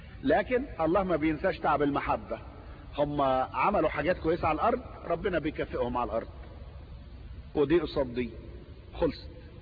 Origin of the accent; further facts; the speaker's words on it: Egypt; انتوا عارفين دود الاز، احنا عندنا في مصر بيربوه العيال كده في المدارس